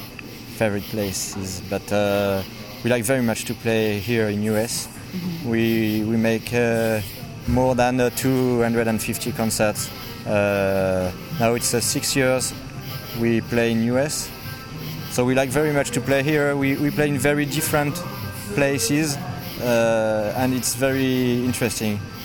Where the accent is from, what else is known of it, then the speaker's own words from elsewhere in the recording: Île-de-France, France; English is a second language; Yes, it was near Paris, yes.